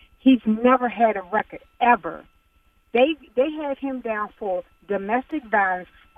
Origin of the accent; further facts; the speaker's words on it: Washington, District of Columbia, United States; I'm from Washington, D.C., Washington, and my son is, too.